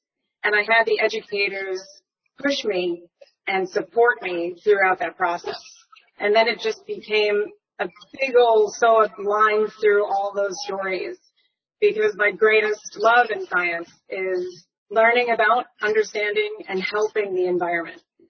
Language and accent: English; Long Island, New York, United States; I grew up on Long Island in New York on the beach.